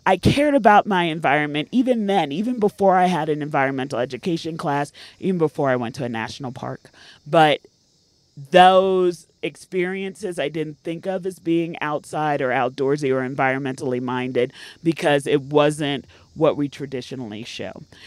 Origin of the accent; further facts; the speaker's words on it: New York City, New York, United States; I grew up in the Bronx.